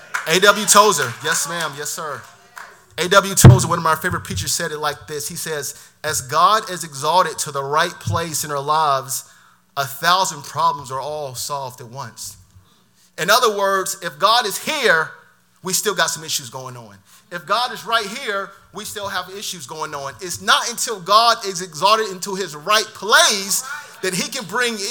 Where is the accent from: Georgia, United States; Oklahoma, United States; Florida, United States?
Georgia, United States; Augusta; I'm from South Augusta, man.